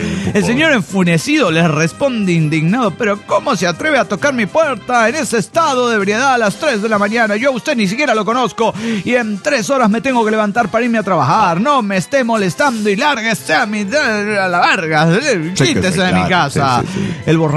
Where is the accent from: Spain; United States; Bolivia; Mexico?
Bolivia; Cochabamba; de Cochabamba, Bolivia.